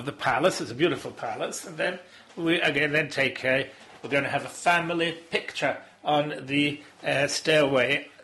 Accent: Coimbra, Centro, Portugal; I'm not from Lisbon, I'm from Coimbra.

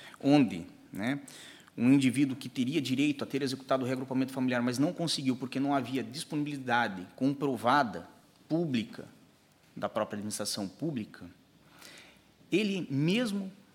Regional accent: Portugal; eu também sou português.

